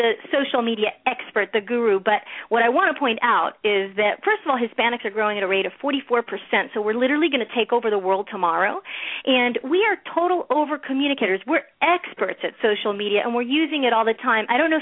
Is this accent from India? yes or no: no; Miami, Florida, United States; also born or lived in New York; now in Los Angeles, United States; I was born in New York, to a Puerto Rican mom and a Russian Jewish dad, and I really am the epitome of that bicultural experience growing up. I grew up in Miami, which made me kind of Cuban